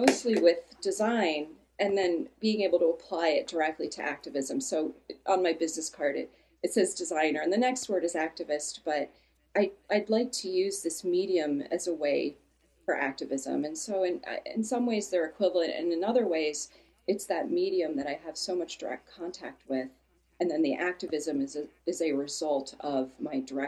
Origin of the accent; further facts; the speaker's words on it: Miami Beach, Florida, United States; And growing up in Miami Beach and never even really having touched a cow, I was pretty much the last student to go.